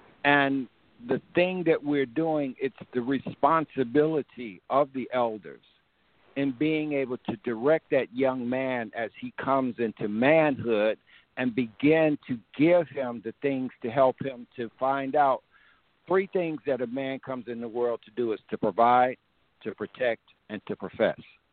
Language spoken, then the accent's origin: English; Chicago, Illinois, United States; now in Georgia, United States; And this has been a thing because I was raised in Chicago. I retired from FedEx. I'm 69. And this has become a way of life. I worked my last 10 years down here in Georgia, transferred from Chicago.